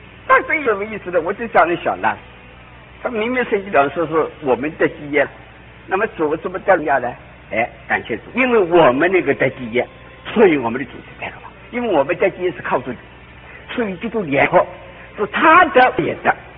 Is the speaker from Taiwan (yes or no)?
no; China; 我们大陆人都不懂啊